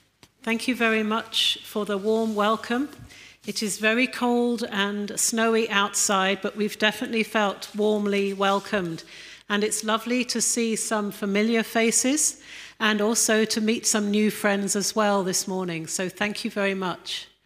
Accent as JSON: {"language": "English", "town": "Staines", "region": "South East England", "country": "United Kingdom", "moved": "yes", "lives_now": "Uganda", "said": "I'm originally from Staines in Middlesex or Surrey, and I've been living in Uganda for 20 years today."}